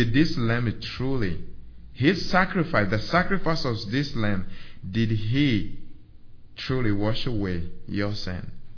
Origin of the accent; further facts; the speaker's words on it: Togo; English is a second language; I'm from Togo, West Africa, by the way. I should have presented myself, but I hope you can tell by the accent. So it's humid and hot.